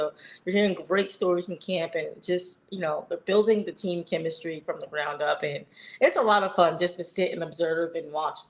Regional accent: New York City, New York, United States; she's from New York City. I'm from New York City. So I was like, welcome back home.

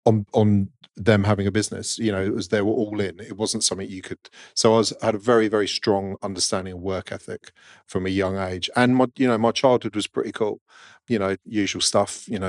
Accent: Woking, South East England, United Kingdom; also born or lived in Margate; Before that, I grew up in Woking with my mum and dad and my sister. But we moved down to Margate

